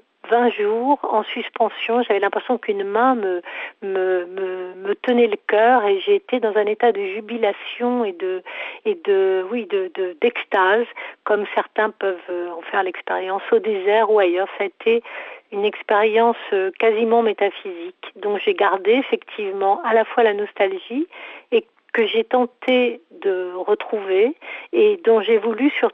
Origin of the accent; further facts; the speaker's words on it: Normandy, France; also born or lived in Morocco / Germany; Je suis née au Maroc, j'ai un peu vécu en Allemagne, j'ai passé 7 ans merveilleux en Normandie, j'étais pensionnaire à Bayeux, j'ai beaucoup arpenté les plages normandes quand j'étais petite.